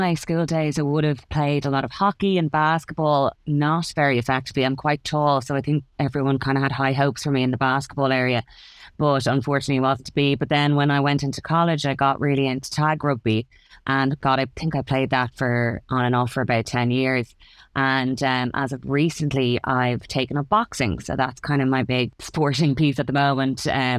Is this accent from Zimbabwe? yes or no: no; Dublin, Leinster, Ireland; also born or lived in United States; So I come from Dublin. I've been born and raised in Sandymount, and actually still live here to this day. I had a couple of years over in America, but the pull of the Sandymount strand brought me back.